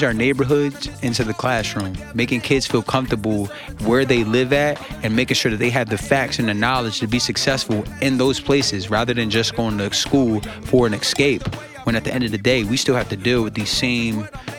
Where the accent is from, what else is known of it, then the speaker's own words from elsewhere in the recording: Lancaster, Pennsylvania, United States; I'm from Lancaster, Pennsylvania.